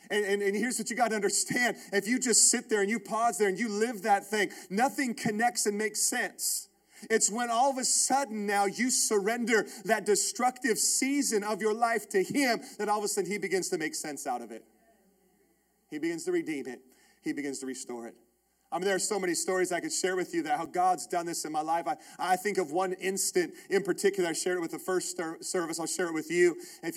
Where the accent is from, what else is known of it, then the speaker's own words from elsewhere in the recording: Netherlands; English is a second language; So, yeah, I'm foreign. I'm from Holland. It's not my fault. English is my second language.